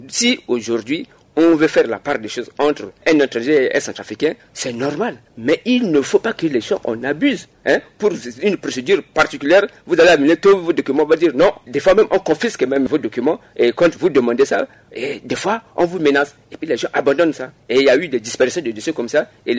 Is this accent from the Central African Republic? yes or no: yes; Central African Republic; Je ne peux pas accepter que, en tant que Centrafricain, je ne puisse pas avoir ma carte d'identité nationale